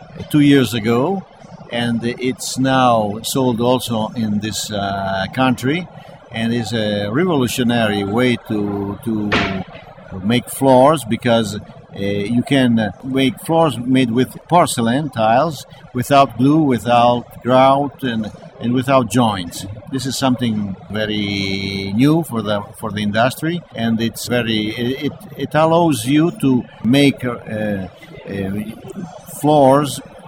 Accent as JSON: {"language": "English", "country": "San Marino", "said": "San Marino, which is a small country inside Italy, which is my country, my home country."}